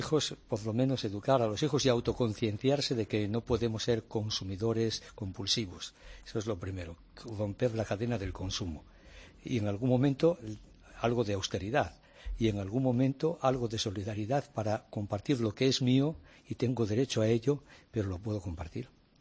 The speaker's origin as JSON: {"language": "Spanish", "region": "Asturias", "country": "Spain", "lives_now": "Mozambique", "said": "Soy asturiano."}